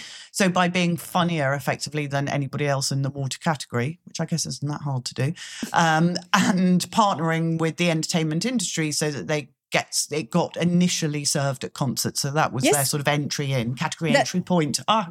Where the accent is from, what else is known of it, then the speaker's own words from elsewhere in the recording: United Kingdom; Well, we are British.